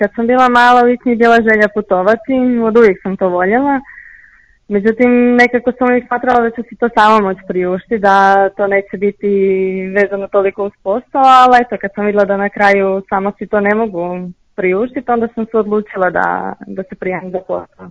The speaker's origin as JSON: {"language": "Croatian", "country": "Croatia", "said": "dolazim iz Hrvatske. Majka mi je porijeklom iz Mareša. Ja imam 28 godina. Završila sam fakultet u Hrvatskoj"}